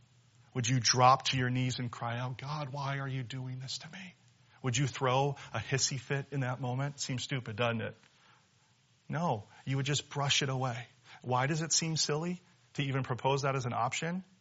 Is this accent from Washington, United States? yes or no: yes; Seattle, Washington, United States; You know, I'm from Seattle. And you get a lot of opportunities to hike in Seattle.